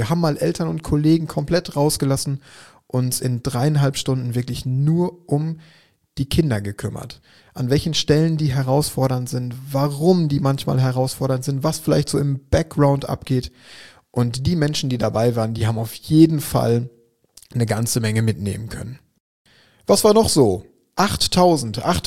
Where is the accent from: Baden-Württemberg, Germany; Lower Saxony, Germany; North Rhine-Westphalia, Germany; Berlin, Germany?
North Rhine-Westphalia, Germany; Schwerte; nämlich nach Schwerte an die Ruhr in meine Heimatstadt.